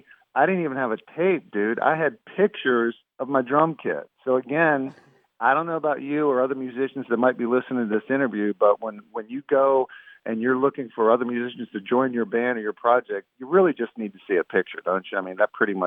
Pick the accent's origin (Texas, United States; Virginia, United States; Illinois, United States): Virginia, United States; I was still from Virginia, and they were still from Britain.